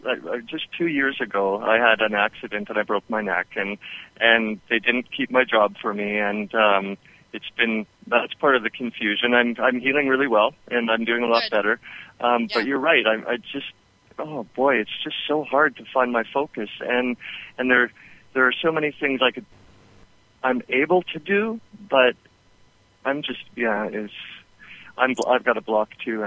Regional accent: Vancouver, British Columbia, Canada; I'm from Vancouver, but I live in central Canada now.

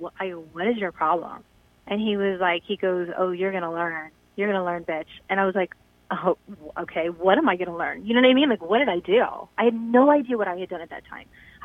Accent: Midwest, United States; I was raised in the Midwest, and I was raised on a farm.

